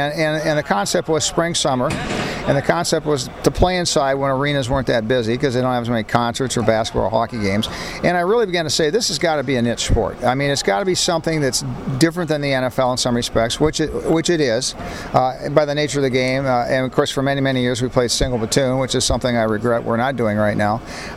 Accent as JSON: {"language": "English", "region": "Iowa", "country": "United States", "tie": "born or raised there", "said": "because I grew up in Iowa. We didn't have a lot of soccer back in the day."}